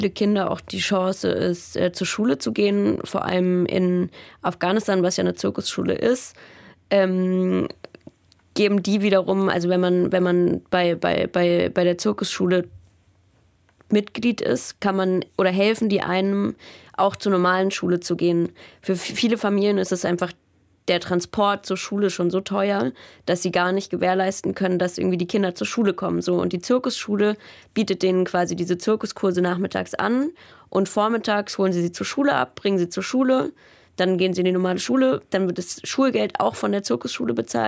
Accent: Baden-Baden, Baden-Württemberg, Germany; ich bin in Baden-Baden aufgewachsen

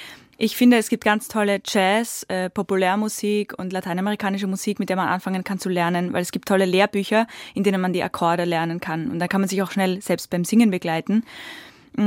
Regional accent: Styria, Austria; Ja, ich komme aus der Steiermark, das war ein kleiner Ort in der Steiermark in Österreich.

